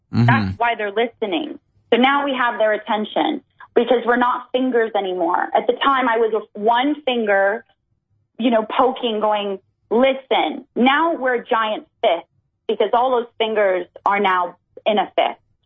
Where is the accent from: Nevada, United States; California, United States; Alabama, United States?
Nevada, United States; Las Vegas; It's my hometown, Vegas.